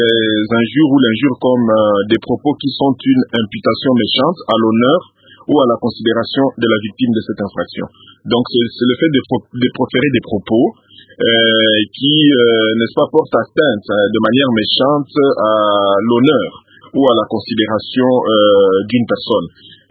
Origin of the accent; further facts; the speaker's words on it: DR Congo; C'est devenu vraiment un véritable phénomène de société ici chez nous à RDC.